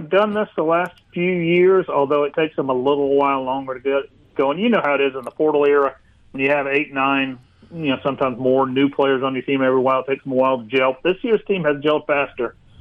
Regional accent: Pascagoula, Mississippi, United States; I am from Pascagoula, which is where squirrel went berserk.

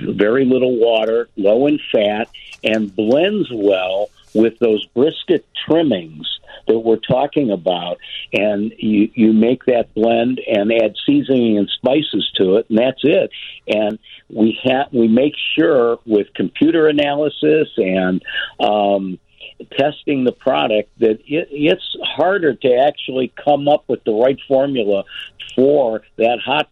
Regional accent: Cleveland, Ohio, United States; I grew up in Cleveland, and when Vienna hired me, they sent him to Cleveland to train me

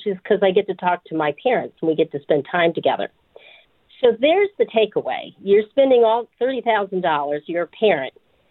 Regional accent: Virginia, United States; I'm from Virginia, so I'm biased.

